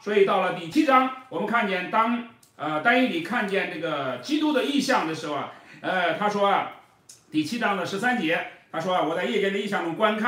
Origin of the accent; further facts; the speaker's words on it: China; 比如说我们中国人比较熟悉的贞观之治啊、文景之治啊